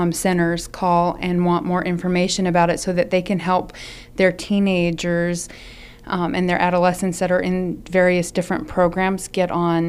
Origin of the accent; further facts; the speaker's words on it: Hoonah, Alaska, United States; just from my own personal growing up in Hoonah, Alaska, I was related to the health aid.